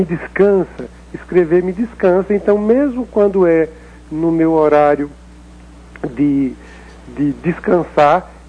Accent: Alagoas, Brazil; born or raised there; moved away as an adult; now in Minas Gerais, Brazil

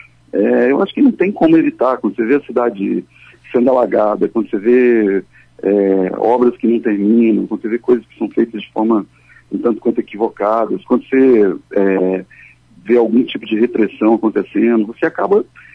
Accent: Minas Gerais, Brazil; Da gente se reaprender enquanto mineiro

